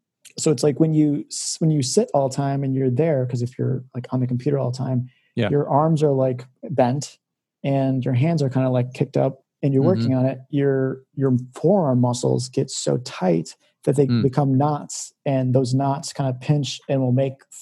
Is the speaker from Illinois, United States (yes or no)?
yes; McHenry, Illinois, United States; I'm from McHenry, so like over in Crystal Lake.